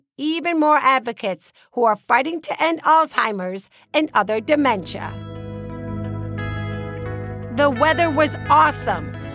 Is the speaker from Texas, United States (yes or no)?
no; New York, United States; representing District 24 in my home state of New York.